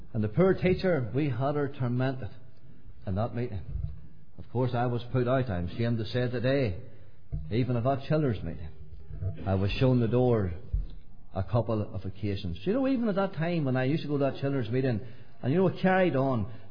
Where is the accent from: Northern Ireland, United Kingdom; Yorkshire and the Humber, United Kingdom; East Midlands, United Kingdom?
Northern Ireland, United Kingdom; Glenanne; born there; I was born in Glen Ann, and from a family of 10. There were 10 in our family, and it was not a Christian home.